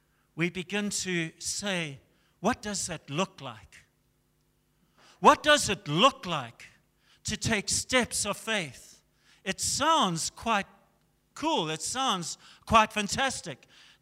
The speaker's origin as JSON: {"language": "English", "country": "Zimbabwe", "said": "We came from Zimbabwe and we felt such an anguish for Zimbabwe, such a burden for Zimbabwe"}